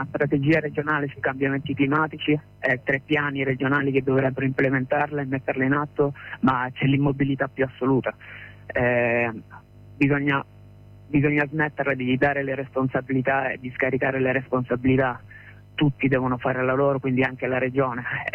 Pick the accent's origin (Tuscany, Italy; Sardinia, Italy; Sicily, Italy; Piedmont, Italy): Sicily, Italy; ora ti parlo nel personale, ma io sono siciliano e i siciliani non sanno che dal 2070 al 2100 è previsto che il 70% del territorio siciliano sia desertificato